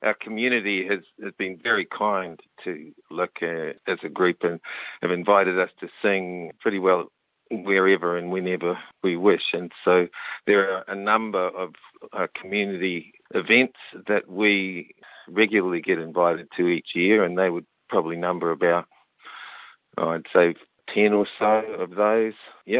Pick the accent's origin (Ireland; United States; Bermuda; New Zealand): New Zealand; born there; I was born about as far away from Estonia as you can possibly imagine. So I was born in New Zealand.